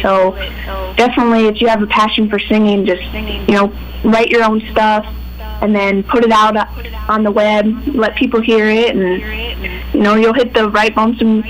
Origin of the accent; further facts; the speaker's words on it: Iowa, United States; accent: southern; I'm from Iowa, and nobody in Iowa has a southern accent, but somehow I have a southern accent from listening to all of these, you know, people singing country music growing up